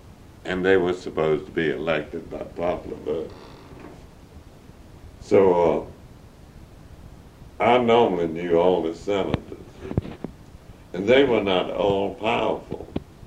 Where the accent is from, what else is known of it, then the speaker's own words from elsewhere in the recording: United States; But being American and... I watched every move, actually, because I was in a strange land.